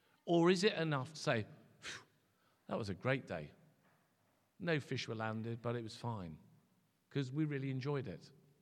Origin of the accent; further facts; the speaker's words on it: Guernsey; I grew up in Guernsey.